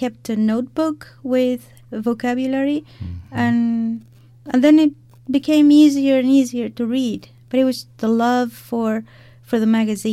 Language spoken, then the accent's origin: English; Temuco, Araucanía, Chile; English is a second language; now in Santiago, Chile; Yes, yeah. Beautiful place. My hometown, actually.